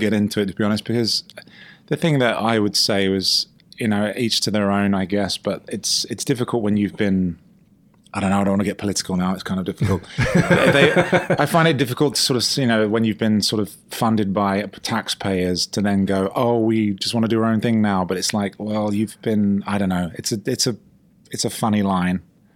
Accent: United Kingdom; No, he's not. I'm British. He's not British.

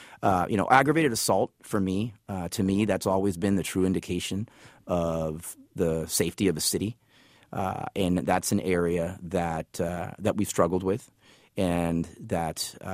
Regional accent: San Jose, California, United States; English is a second language; also born or lived in Puerto Rico; I was born in Puerto Rico. I moved here when I was very young. I learned how to speak English in San Jose.

